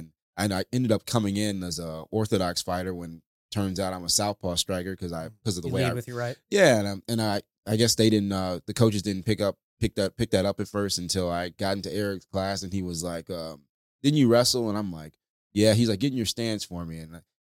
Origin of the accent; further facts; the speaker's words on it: St. Louis, Missouri, United States; also born or lived in Tulsa, Oklahoma; I didn't grow up. I was born in Oklahoma. I grew up in St. Louis. Okay. So I claim St. Louis whenever anybody asks. But I was born in Tulsa, moved to St. Louis when I was about 6 or 7 years old.